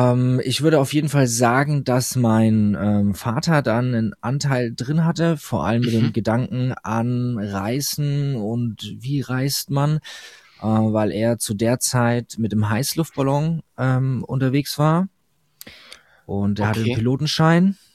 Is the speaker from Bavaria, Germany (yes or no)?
yes; Würzburg, Bavaria, Germany; born there; Ich bin geboren in Würzburg, so Mitte von Deutschland. Da komme ich her, da ist auch tatsächlich meine Base.